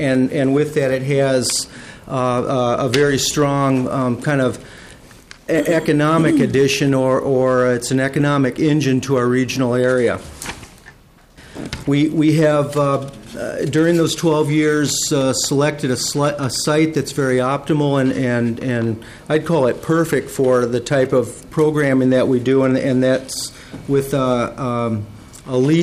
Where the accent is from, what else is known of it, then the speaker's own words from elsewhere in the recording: Cokato, Minnesota, United States; I'm from Cokato. And Clark Moe is with me. We're both from the Cokato-Dassel area.